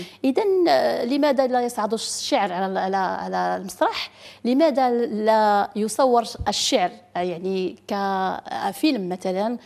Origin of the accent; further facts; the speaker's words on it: Morocco; لأننا أنا في الأول وبالآخر أنا مغربية